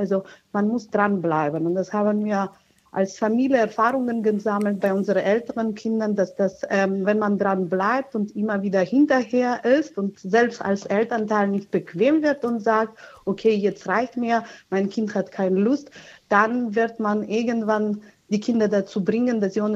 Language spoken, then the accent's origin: German; Georgia; now in Germany; Ich komme aus Georgien ursprünglich.